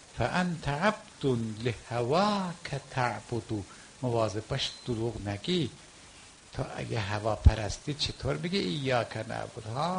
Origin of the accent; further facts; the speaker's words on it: Bahar, Hamadan, Iran; گفتم آقا اهل بهارم. اهل خودش هست یا اطرافش؟ نه اهل همدانم.